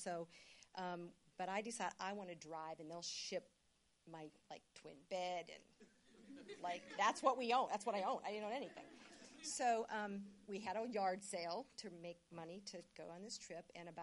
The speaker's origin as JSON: {"language": "English", "region": "Pennsylvania", "country": "United States", "tie": "born or raised there", "said": "When he talked about IUP, that's about 10 times the size of my hometown in western Pennsylvania. So I'm from a place of 2,500 people, which is completely unexposed to anything."}